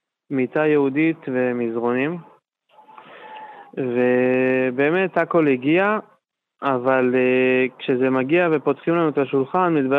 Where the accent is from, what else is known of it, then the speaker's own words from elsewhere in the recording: Holon, Tel Aviv District, Israel; אני מחולון, אנחנו בדרך אליכם